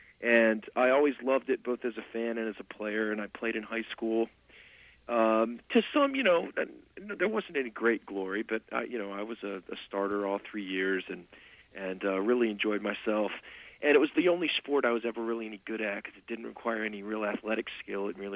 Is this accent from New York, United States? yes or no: no; Tennessee, United States; It's strange growing up in Tennessee where they have their own very serious college football program, but they weren't very good, frankly, in the 70s and 80s.